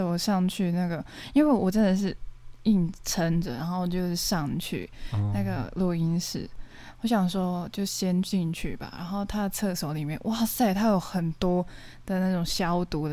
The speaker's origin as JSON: {"language": "Chinese", "country": "Hong Kong", "said": "所以我们香港人就没有在尊重"}